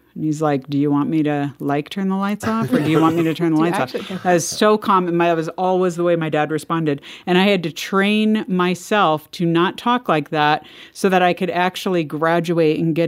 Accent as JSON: {"language": "English", "region": "California", "country": "United States", "tie": "born or raised there", "accent": "Valley Girl", "said": "I grew up in California in the 80s and 90s. And basically, that was the era of not that this hasn't continued, but what they used to call the Valley Girl. And just a general California dialect is"}